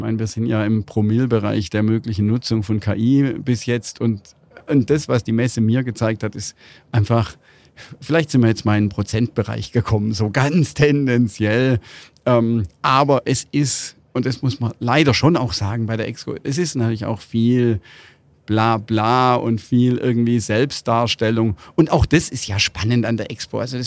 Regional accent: Baden-Württemberg, Germany; als Schwabe werden wir hier schon belohnt.

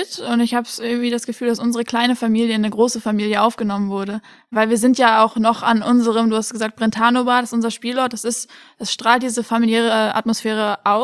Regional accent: Oppenheim, Rhineland-Palatinate, Germany; ich bin in Oppenheim aufgewachsen, das ist ja nicht weit weg

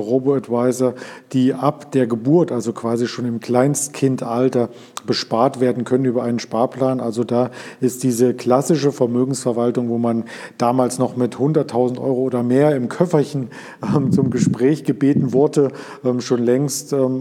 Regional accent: Berlin, Germany; Ich komme ja auch hier aus Berlin, aus der Ecke

